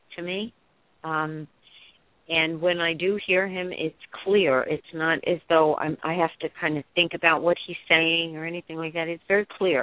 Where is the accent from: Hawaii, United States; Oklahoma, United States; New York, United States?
New York, United States; Bronx; Well, growing up in the Bronx in the 50s and 60s and everything, a typical Italian family would be a lot of family around